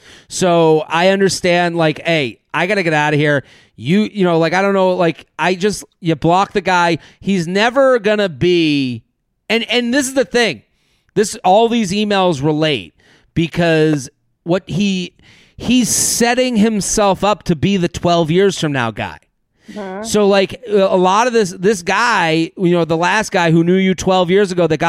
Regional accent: New York, United States; For context, I'm from Long Island. He seemed to be a city boy.

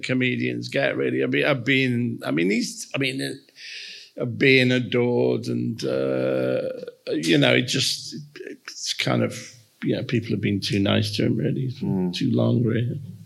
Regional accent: Trutnov, Hradec Králové Region, Czechia; English is a second language; moved away; so I was actually in the Young Pioneers in a town called Trutnov in southern Czechoslovakia.

